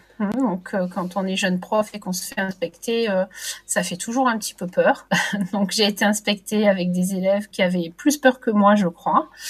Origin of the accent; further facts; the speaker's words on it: Martigues, Provence-Alpes-Côte d'Azur, France; Alors, je viens du sud de la France, d'une petite ville qui s'appelle Martigues. J'ai fait mes études à Aix-en-Provence